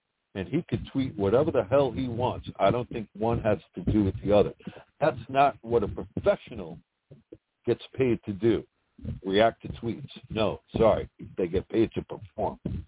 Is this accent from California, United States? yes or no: no; New York, United States; especially having experienced George Steinbrenner as a New Yorker.